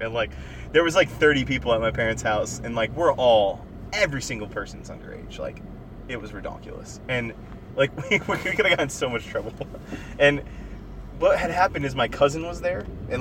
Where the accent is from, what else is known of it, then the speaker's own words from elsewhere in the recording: Australia; accent: Australian; I'm just an Australian accent